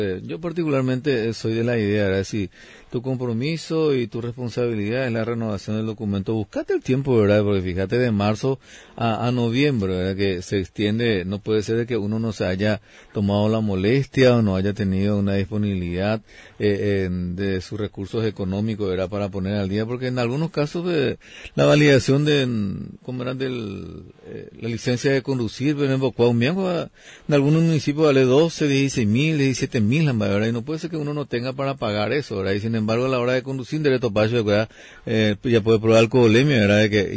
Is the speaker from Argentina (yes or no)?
no; Paraguay; así somos los paraguayos